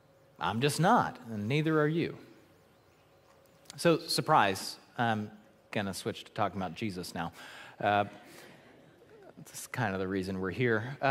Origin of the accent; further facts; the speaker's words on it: Baltimore, Maryland, United States; maybe I don't see the appeal because I grew up in Baltimore. I've seen enough crime for a lifetime.